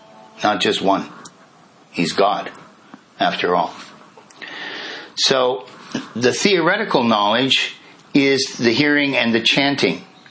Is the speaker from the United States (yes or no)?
no; Canada; born there; I'm a man, and I was born in Canada, in my case.